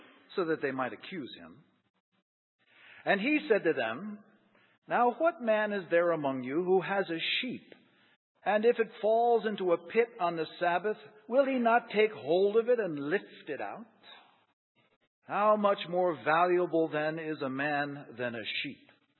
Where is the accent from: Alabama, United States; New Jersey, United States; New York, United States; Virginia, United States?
New York, United States; And I come from New York.